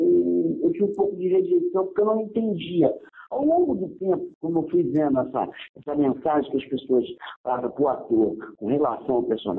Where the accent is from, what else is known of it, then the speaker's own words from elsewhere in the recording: Duque de Caxias, Rio de Janeiro, Brazil; Eu nasci e fui criado em Caxias, na Baixada Fluminense.